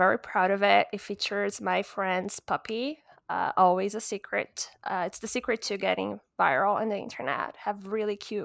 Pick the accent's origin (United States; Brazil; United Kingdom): Brazil; now in Vancouver, Canada; Wow. I am originally from Brazil, but now I live in Vancouver here in Canada.